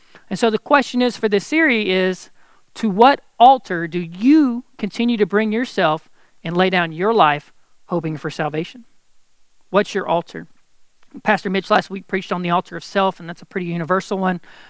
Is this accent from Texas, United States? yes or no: yes; Texas, United States; I'm from East Texas, so if you need some recommendations on things to do, not do, restaurants, come hit me up. I know Nacogdoches pretty well.